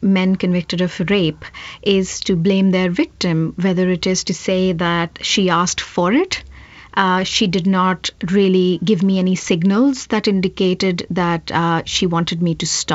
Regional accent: New Delhi, Delhi, India; that was quite compelling for myself as someone who was born and brought up in New Delhi.

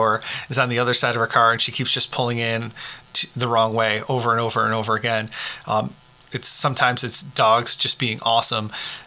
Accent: Bronx, New York, United States; Is it only because I'm from Bronx doesn't sound right without it?

